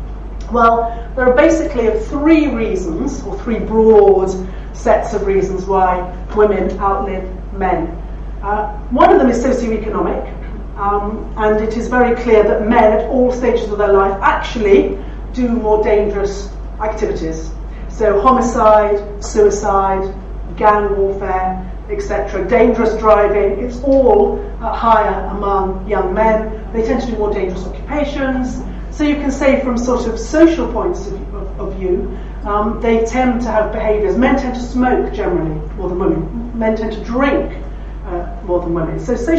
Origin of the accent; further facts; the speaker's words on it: England, United Kingdom; not only because I come from England